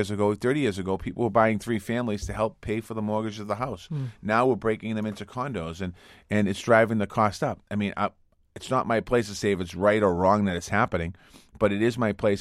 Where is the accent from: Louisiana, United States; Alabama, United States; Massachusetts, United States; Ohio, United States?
Massachusetts, United States; Dorchester; I mean, I grew up on Taft Street in Dorchester.